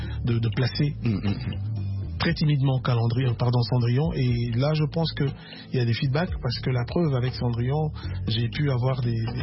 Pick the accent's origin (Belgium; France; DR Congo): DR Congo; Kinshasa; je suis un natif de Kinshasa. Du Congo et j'ai grandi à Bandal, à Lingala